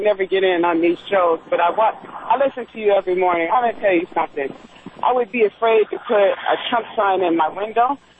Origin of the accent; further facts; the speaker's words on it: San Francisco, California, United States; And I was born and raised here in the Haight-Ashbury, you know.